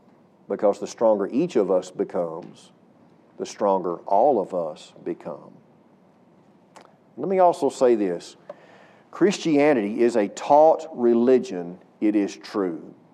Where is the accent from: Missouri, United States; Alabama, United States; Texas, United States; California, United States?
Texas, United States; Cooper; Well, he preached in my hometown of Cooper when I was brand spanking new back in the day.